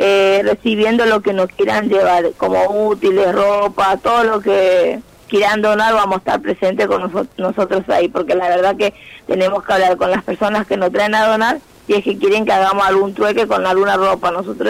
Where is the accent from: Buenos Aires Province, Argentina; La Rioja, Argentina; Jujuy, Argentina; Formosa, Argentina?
Formosa, Argentina; Yo soy de Formosa, pero en Formosa nunca vivimos lo que es el trueque, siempre era el vender algo.